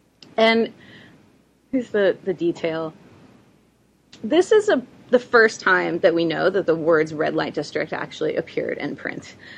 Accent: New York, United States; Sorry, being a New Yorker.

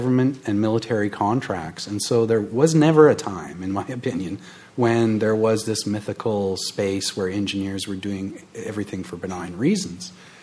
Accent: Canada; it concerned me as a Canadian, the only non-American on the panel

